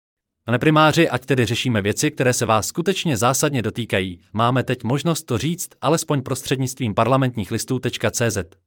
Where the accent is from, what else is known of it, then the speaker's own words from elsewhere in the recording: Prague, Czechia; i když jsem z Prahy